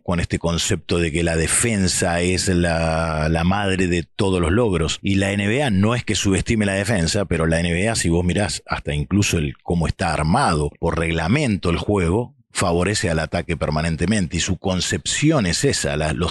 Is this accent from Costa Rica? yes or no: no; Bahía Blanca, Buenos Aires Province, Argentina; y gracias a que soy de Bahía Blanca, que como bien lo dijiste, en Bahía Blanca el básquetbol no es un deporte, es cultura